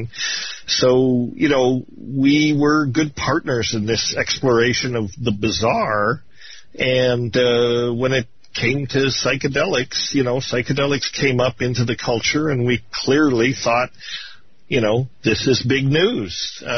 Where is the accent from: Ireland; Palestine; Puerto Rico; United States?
Ireland; And being Irish, we had this, this moniker